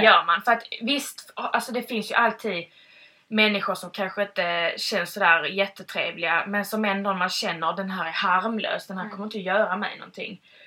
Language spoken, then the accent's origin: Swedish; Sweden; För att ofta som svensk, speciellt, vill man ju släta över och gå lite lugnt därifrån.